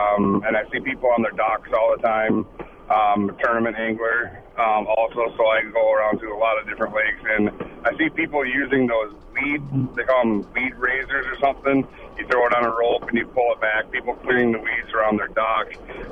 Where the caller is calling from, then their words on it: Eau Claire, Wisconsin, United States; I'm in from Eau Claire, and we have the milfoil in certain lakes around here.